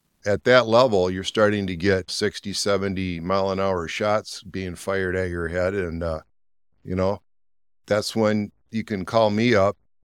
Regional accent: Port Huron, Michigan, United States; From Port Huron.

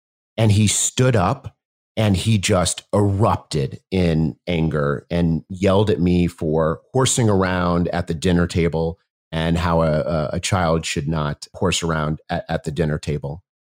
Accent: St. Louis, Missouri, United States; And he came to St. Louis, my hometown, for the holidays one year.

